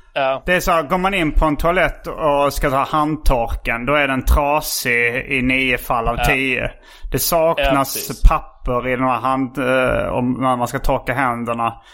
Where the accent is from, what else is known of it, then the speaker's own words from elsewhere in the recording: Skåne, Sweden; Eftersom jag är uppvuxen i Skåne så hör jag den oftare på skånska.